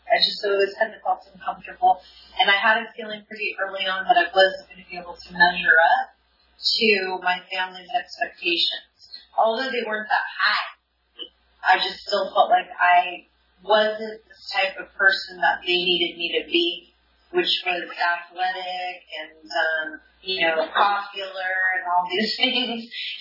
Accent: California, United States; I grew up in Southern California. I was in a military family.

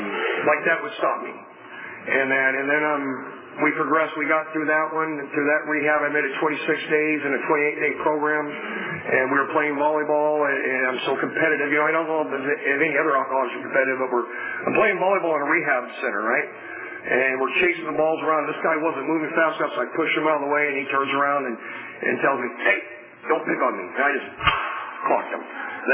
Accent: Los Angeles, California, United States; I grew up in Southeast Los Angeles. I grew up about two blocks where they beat up Reginald Dean. That was the only white kid in the neighborhood.

